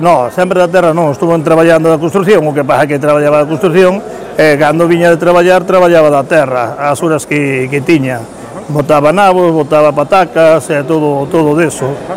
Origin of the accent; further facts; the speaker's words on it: Fervedoira, Galicia, Spain; Da Fervedoira, Lugo.